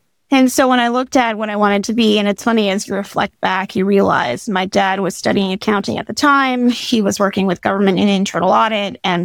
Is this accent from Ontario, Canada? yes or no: yes; Elliston, Ontario, Canada; born there; now in St. John's, Canada; I moved out to St. John's. I'm actually based in St. John's, Newfoundland. I was born in Elliston, Ontario, actually.